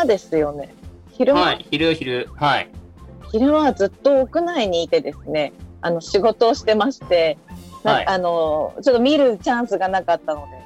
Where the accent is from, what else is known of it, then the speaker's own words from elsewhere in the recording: Nagano, Japan; そうですね、私たちのこう地元の長野はね、プライスレスな場所が多いなと思いつつ